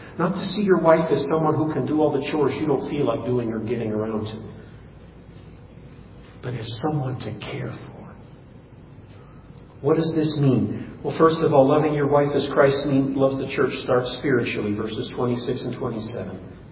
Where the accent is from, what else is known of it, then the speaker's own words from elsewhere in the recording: Nigeria; I grew up in Nigeria and Africa in the mission field.